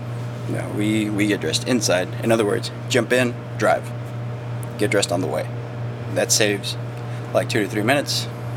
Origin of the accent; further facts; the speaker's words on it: Weslaco, Texas, United States; born there; I was born in Weslaco, Texas, which is deep, deep south Texas, the very, very south. It's about a stone toss away from Mexico. It was boring. I didn't like it.